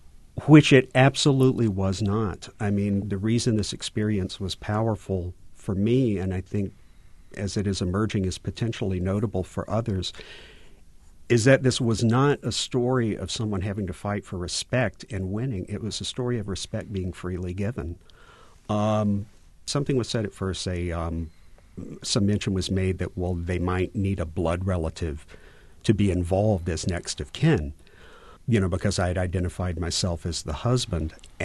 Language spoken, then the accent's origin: English; Tennessee, United States; I'm an Army brat, actually. My own background, I'm from Tennessee, and my father was actually the assistant head of selective service in Tennessee.